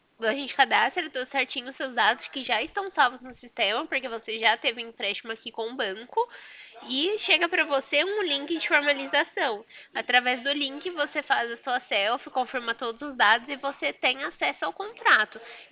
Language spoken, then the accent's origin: Portuguese; Porto Ferreira, São Paulo, Brazil; eu sou de Porto Ferreira